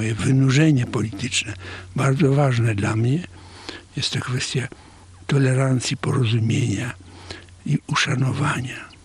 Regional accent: Vilnius, Vilnius County, Lithuania; also born or lived in Navahrudak region, Belarus; Ja się urodziłem w Wilnie. A młodość spędziłem na ziemi wileńskiej i na ziemi nowogródzkiej.

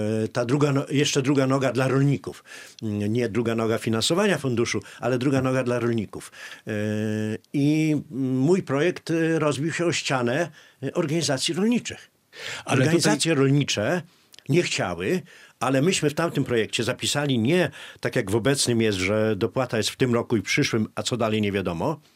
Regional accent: Podlaskie Voivodeship, Poland; I wtedy także był problem u nas na Podlasiu jednego z zakładów mięsnych.

